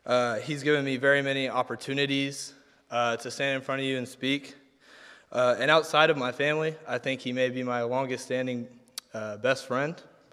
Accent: Tampa, Florida, United States; now in Arkansas, United States; I've grown up here in Tampa, and living in Arkansas, people ask me where I'm from, and I'm like, oh, I'm from Tampa.

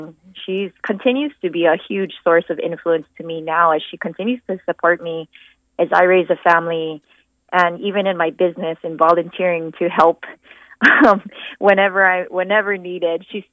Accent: Mililani, Hawaii, United States; Right here in Hawaii, in Mililani.

